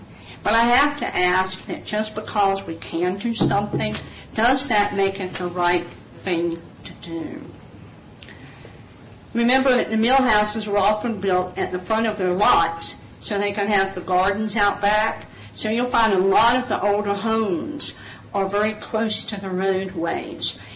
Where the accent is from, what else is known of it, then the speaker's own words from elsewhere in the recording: Carrboro, North Carolina, United States; I grew up here in Carrboro, Carrboro Elementary, even when it was in this building. Chapel Hill High. I was around a long, long time. I left for a number of years.